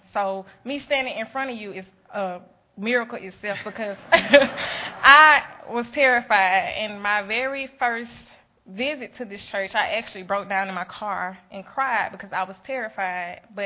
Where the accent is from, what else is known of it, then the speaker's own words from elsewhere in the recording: Mobile, Alabama, United States; as I stated, and I'm from Mobile, Alabama.